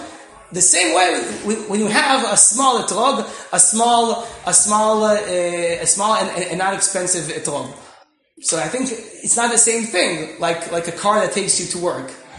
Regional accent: Israel; English is a second language; I didn't introduce myself, so I'm also from Israel. So I'll try to do my best to speak in English as best as possible.

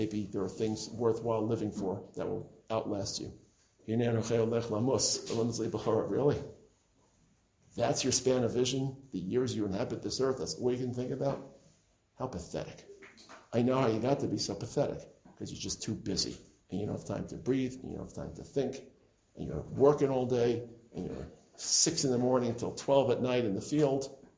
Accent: Brooklyn, New York, United States; I come from Brooklyn.

